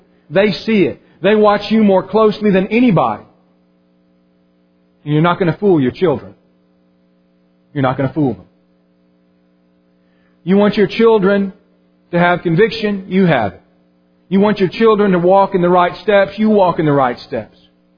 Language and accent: English; Colorado, United States; It was actually in October when I was growing up in Colorado.